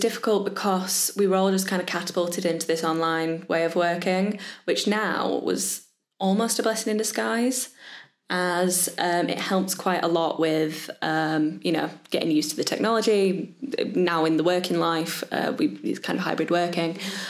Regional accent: Leeds, Yorkshire and the Humber, United Kingdom; I'm still staying in Leeds now. Born and bred, never moved. Well, moved once, regretted it, now I'm back. Great city.

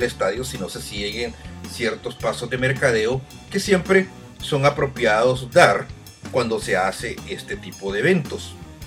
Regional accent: El Salvador; yo recuerdo hace más de 10 años en mi país, El Salvador

